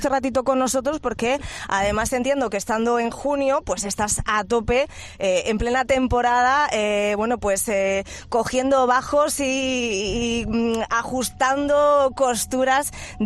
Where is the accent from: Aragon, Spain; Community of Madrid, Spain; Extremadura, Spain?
Extremadura, Spain; Somos las extremeñas